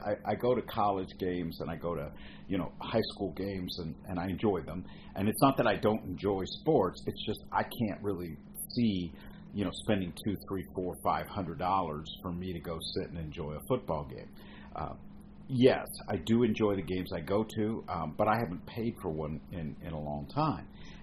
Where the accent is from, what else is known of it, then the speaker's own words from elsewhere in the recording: Indiana, United States; also born or lived in Chicago; When I was a kid, I grew up in southern Indiana, and I was born in Chicago, but I got dragged down to southern Indiana when I was a little kid.